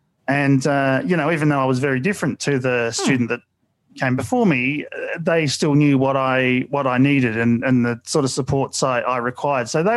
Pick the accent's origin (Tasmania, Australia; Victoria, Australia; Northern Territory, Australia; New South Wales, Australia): Victoria, Australia; Mulgrave; But so I grew up in Mulgrave.